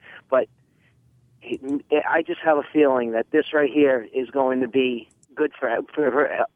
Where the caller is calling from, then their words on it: Long Island, New York, United States; on Long Island.